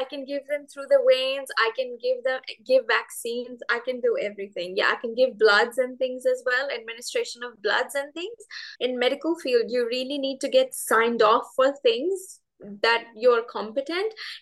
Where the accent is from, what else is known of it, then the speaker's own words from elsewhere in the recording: India; moved away as an adult; now in Australia; I am originally from India. I have been in Australia for almost 4 years. It's going to be 4 years in February next year. And I came as an international student